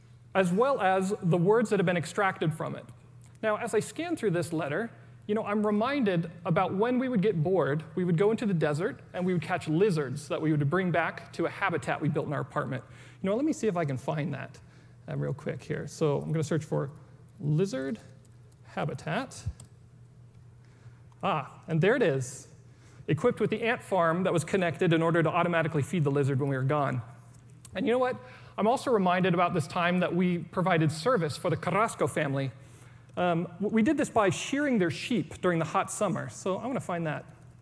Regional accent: Seattle, Washington, United States; One, I was serving in Texas, and then I'm from Seattle.

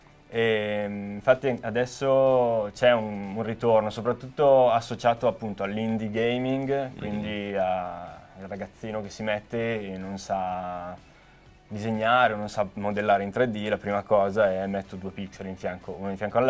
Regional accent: Bergamo, Lombardy, Italy; Ci chiamiamo Earthbeat Interactive e siamo basati a Piacenza, però ci sono io che vengo da Bergamo

